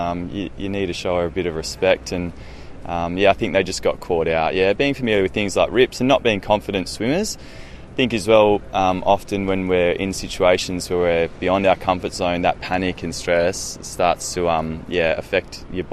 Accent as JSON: {"language": "English", "country": "Australia", "tie": "born or raised there", "said": "growing up in Australia"}